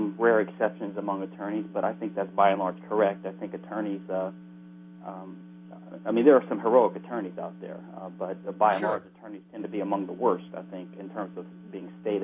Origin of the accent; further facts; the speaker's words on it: Louisiana, United States; But I'm from Louisiana, and I was always a sort of a conservative individualist type